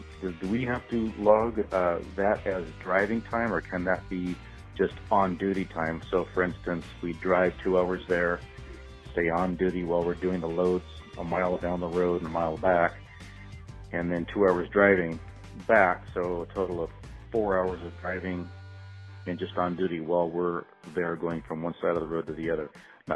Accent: Sacramento, California, United States; I'm from Sacramento, and I drive a set of bottom dumps, a set of doubles.

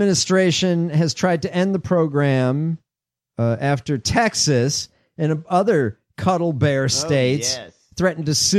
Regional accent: Ireland; Being Irish, I reject

